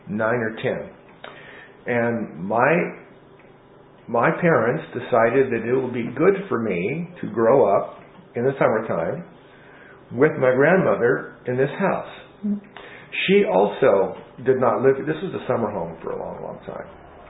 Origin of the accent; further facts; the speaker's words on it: San Mateo, California, United States; So, about me. I was born in San Mateo, raised on the peninsula. Went to school at Woodside High, schools on the peninsula. Woodside High School, College of San Mateo. So I'm a suburban kid.